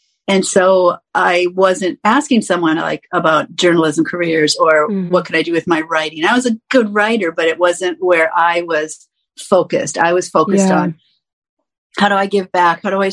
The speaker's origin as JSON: {"language": "English", "region": "Minnesota", "country": "United States", "tie": "born or raised there", "said": "growing up in Southern Minnesota, small town, little farm town, I didn't know about these careers."}